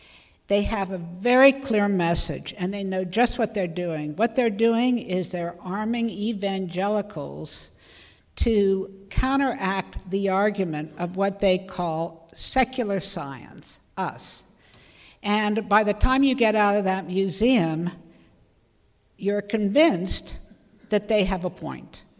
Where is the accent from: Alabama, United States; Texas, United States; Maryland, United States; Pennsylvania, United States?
Pennsylvania, United States; Pittsburgh; When I was a kid growing up in Pittsburgh, we were told what these were about.